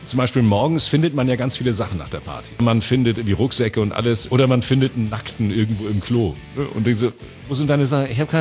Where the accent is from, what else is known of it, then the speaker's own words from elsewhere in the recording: Hamburg, Germany; weil ich bin geborener Hamburger in der mindestens 8. Generation jetzt und da geht das Hamburgische sowieso nie ganz raus.